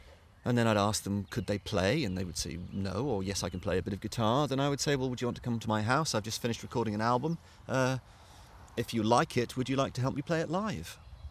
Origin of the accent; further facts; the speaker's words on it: Wales, United Kingdom; growing up in South Wales